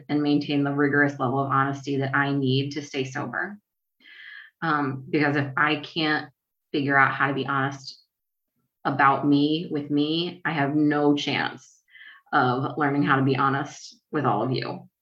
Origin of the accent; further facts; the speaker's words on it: Richmond, Virginia, United States; And I'm from Richmond, Virginia. My home group is here.